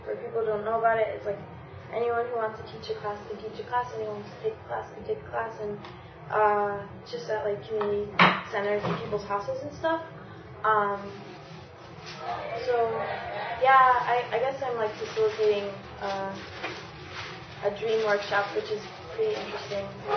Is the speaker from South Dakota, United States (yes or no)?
no; Michigan, United States; I wanted to have one in my hometown up in Michigan, which is like a suburb of Detroit